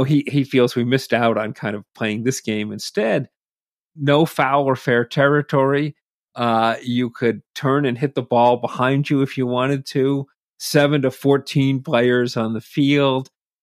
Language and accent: English; Massachusetts, United States; And then, you know, growing up in Massachusetts, I'd go in and see, we'd go see the Red Sox.